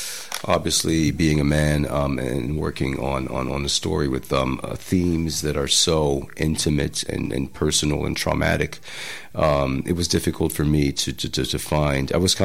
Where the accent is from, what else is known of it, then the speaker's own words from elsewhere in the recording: Paris, Île-de-France, France; also born or lived in New York, United States; I was born in New York and grew up in Paris, but my father is Senegalese from the coastal areas. And my mother is half Senegalese, born in France. But her father is also Fulani, so that's why I'm part Fulani myself.